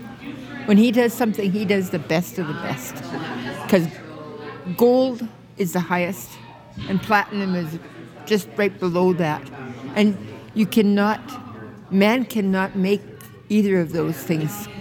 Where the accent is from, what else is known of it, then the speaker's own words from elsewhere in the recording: Abbotsford, British Columbia, Canada; I remember when I was probably 16, 17, they had a revival in my hometown, which was Abbotsford.